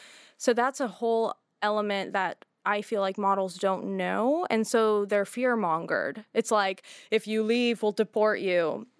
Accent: Massachusetts, United States; I don't fall into this category because I'm from Massachusetts

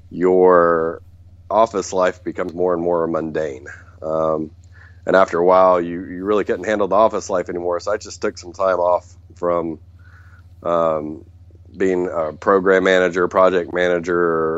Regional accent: West Virginia, United States; I grew up in West Virginia, more or less as a country boy.

